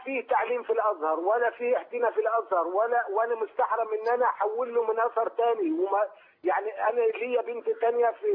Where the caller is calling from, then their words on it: Kafr El Sheikh, Kafr El Sheikh Governorate, Egypt; من كفر الشيخ.